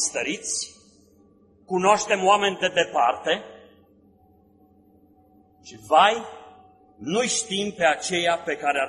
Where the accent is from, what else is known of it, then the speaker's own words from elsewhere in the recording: Mediaș, Sibiu County, Romania; sunt de la Mediaș și am stat vreo trei luni aici în biserica aceasta